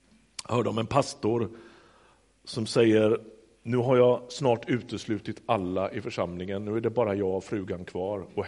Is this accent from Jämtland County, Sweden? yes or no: no; Västra Götaland County, Sweden; Jag kommer från Göteborgsregionen